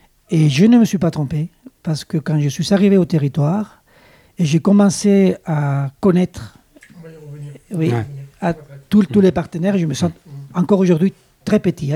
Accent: Chile; French is a second language; now in France; vous l'entendez, j'ai un petit accent, je suis d'origine chilienne. Je suis parti du Chili il y a très longtemps.

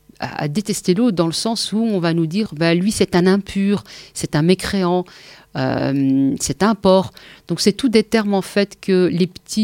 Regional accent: Brussels, Belgium; je suis bruxelloise, hein, je suis troisième génération, je suis issue d'une famille d'origine maghrébine, de marocaine plus précisément, l'aînée de 8 enfants.

